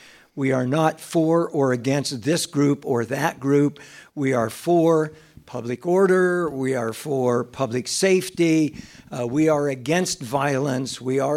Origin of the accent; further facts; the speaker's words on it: San Diego, California, United States; I was raised in San Diego, spent the first 28 years of my 34-year cop career in the San Diego Police Department.